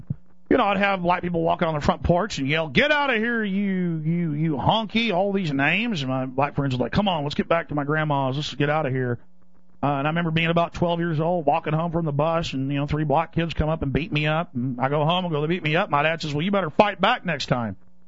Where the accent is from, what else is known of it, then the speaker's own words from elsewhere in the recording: Dallas, Texas, United States; That was growing up in Dallas, Texas.